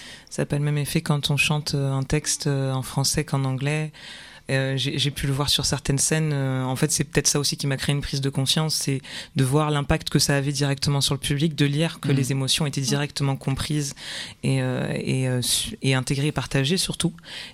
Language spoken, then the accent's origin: French; Toulouse, Occitanie, France; now in Marseille, France; Je viens de Toulouse, ça fait un an et demi que je suis sur Marseille.